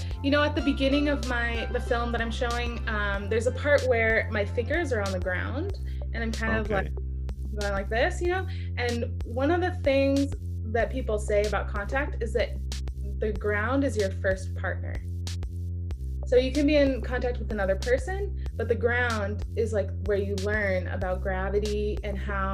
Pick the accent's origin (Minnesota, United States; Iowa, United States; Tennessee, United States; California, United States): California, United States; Santa Barbara; also born or lived in Vermont; Yep, I was born and raised in Santa Barbara.